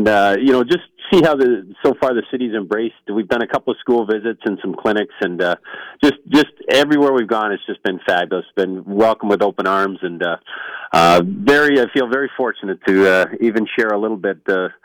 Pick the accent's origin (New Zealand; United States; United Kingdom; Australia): United Kingdom; Scotland; And being Scottish, I'm pretty cheap, and I never took that chance.